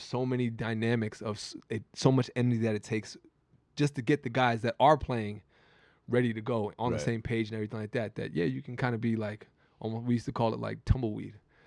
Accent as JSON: {"language": "English", "region": "New York", "country": "United States", "said": "listen, we're from New York."}